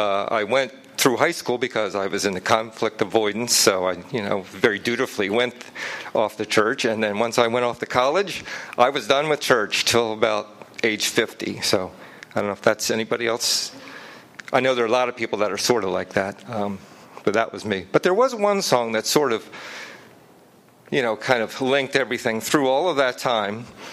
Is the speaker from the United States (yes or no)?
yes; Baltimore, Maryland, United States; I was from Baltimore, so we were in the Patapsco River Valley taking a hike there.